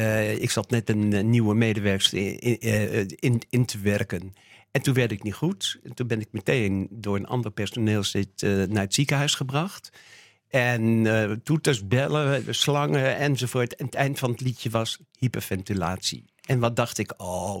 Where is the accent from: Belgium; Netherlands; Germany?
Netherlands; Zwolle, Overijssel; Omdat ik uit Zwolle kwam.